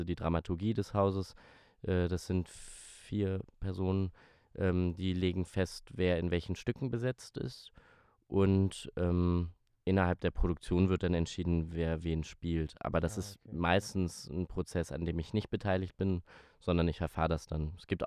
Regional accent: Düsseldorf, North Rhine-Westphalia, Germany; born there; habe ich in Hamburg Schauspiel studiert, an der HFMT, und gebürtig komme ich aus Düsseldorf.

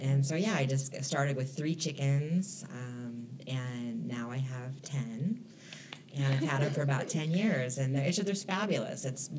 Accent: Tucson, Arizona, United States; Well, my family had chickens when I was growing up, when I was really, really young. I was born in Tucson.

